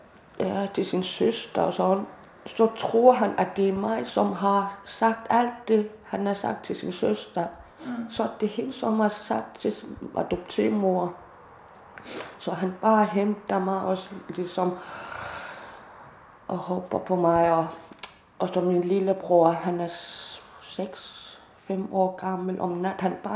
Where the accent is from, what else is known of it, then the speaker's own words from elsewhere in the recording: Greenland; Min familie kommer fra Sokotorpen. Ja. Men jeg voksede op i Sød Frederikshåb. Blev adopteret, da jeg var 2 år gammel.